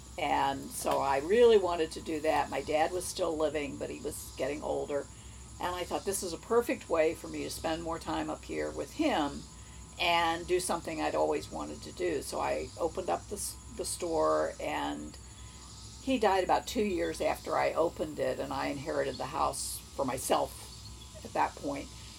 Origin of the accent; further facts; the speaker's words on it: Virginia, United States; I grew up in Northern Virginia and went to high school up there.